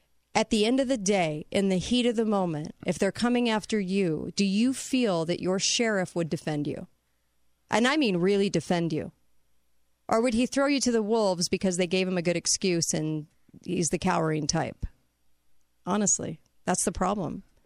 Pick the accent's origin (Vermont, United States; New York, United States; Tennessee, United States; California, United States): California, United States; I thought that was kind of funny, kind of interesting because I'm from California.